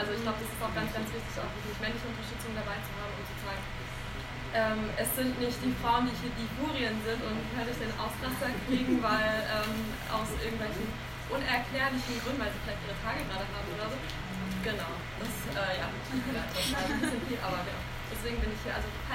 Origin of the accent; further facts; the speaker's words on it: Baden-Württemberg, Germany; now in Berlin, Germany; Ich wohne hier, aber ich bin ursprünglich aus Baden-Württemberg. Genau, ich bin Türkin, aber also ich habe türkischen Background.